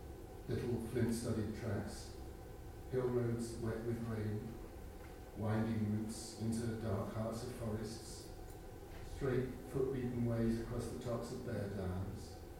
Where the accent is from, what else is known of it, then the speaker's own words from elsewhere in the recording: United Kingdom; And not just because I'm a Brit